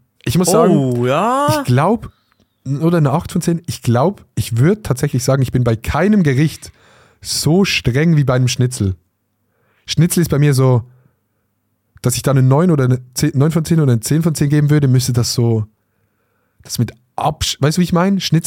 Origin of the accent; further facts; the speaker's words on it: Switzerland; Ich muss ja als Schweizer, ne? Muss ich so ein bisschen representen.